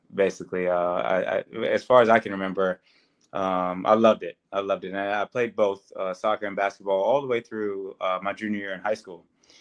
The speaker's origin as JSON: {"language": "English", "region": "North Carolina", "country": "United States", "tie": "born or raised there", "said": "Growing up in North Carolina, there weren't many of us. Every team that I played on, I was the only African American to be on the team."}